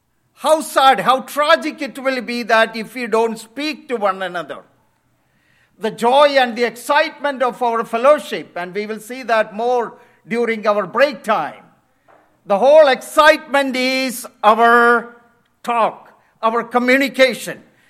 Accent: India; When I was growing up in India in my boyhood

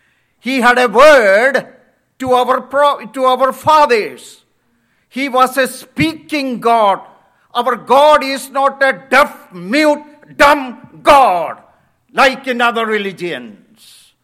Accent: India; When I was growing up in India in my boyhood

